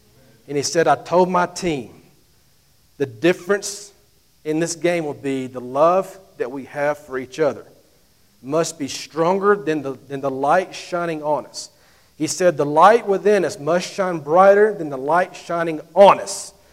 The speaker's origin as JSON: {"language": "English", "town": "Pelham", "region": "Alabama", "country": "United States", "tie": "born or raised there", "said": "he's from my hometown of Pelham"}